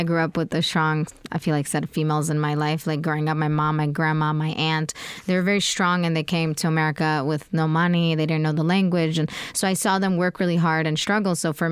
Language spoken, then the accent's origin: English; Virginia, United States; I mean, I grew up in Virginia, and I did not have an easy time in school.